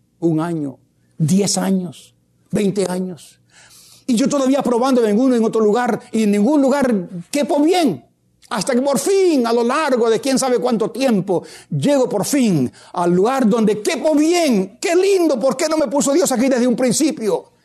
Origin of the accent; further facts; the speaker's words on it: Puerto Rico; Nací en Puerto Rico. Tenía el idioma español, que me vino por nacimiento. Tenía la cultura hispana, nacido entre ellos y vivido entre ellos, la escuela toda en español, mis amigos todos hispanos, la cultura hispana la tenía.